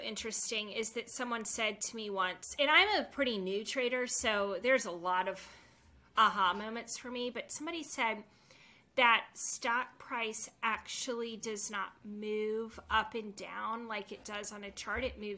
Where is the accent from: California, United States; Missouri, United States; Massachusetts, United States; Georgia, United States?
Georgia, United States; Atlanta; I'm from Atlanta. So I'm like, okay, there's before 96 and there's after 96.